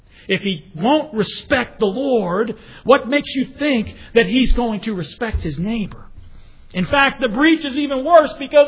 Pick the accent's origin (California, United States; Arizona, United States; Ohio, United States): California, United States; I grew up in California where the topography and the climate is very similar, and you don't get a lot of rain.